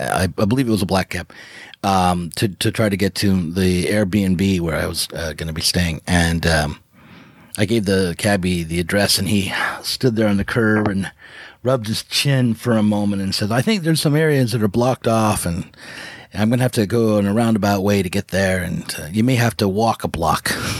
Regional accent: United States; Zero Books is a UK imprint, but I'm an American.

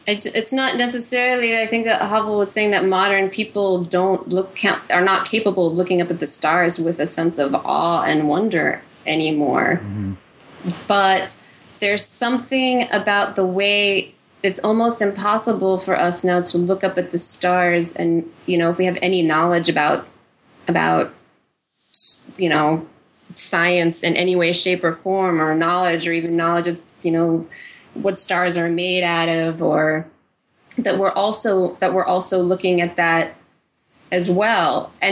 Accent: Las Vegas, Nevada, United States; I was born and raised in Las Vegas, which is not exactly, for me, it was not a good place for, you know, I guess a thinking person.

